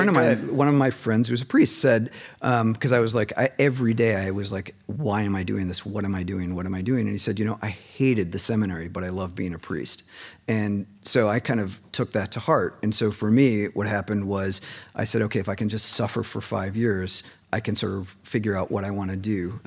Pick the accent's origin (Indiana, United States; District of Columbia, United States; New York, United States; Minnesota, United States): Minnesota, United States; Minneapolis; I'm from Minneapolis, where it was, by the way, as my brother was emailing me basically every day last week.